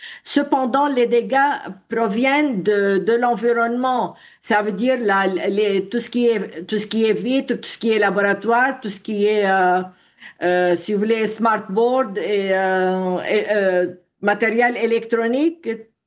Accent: Lebanon; en tant que Libanais, vraiment très connus pour le niveau de notre niveau éducatif

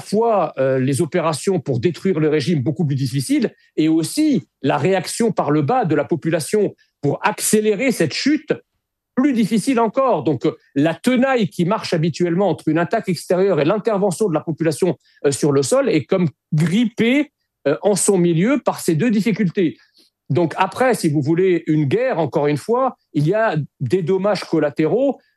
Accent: France; nous avons des sujets avec l'Iran en tant que Français

